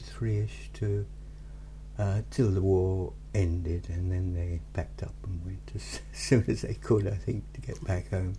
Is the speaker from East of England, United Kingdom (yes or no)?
yes; Redgrave, East of England, United Kingdom; also born or lived in Malaya; I wasn't actually born in the area. I was born in Malaya just before the war. My mother, who comes from Redgrave, and the family goes back generations, for several generations in the village. So I was born but came back in 1944